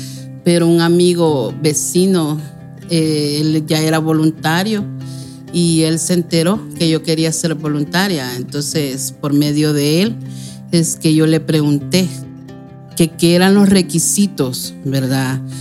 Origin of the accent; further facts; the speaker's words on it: Santo Tomás, San Salvador, El Salvador; Soy de Santo Tomás, uno de los municipios de la zona sur de San Salvador.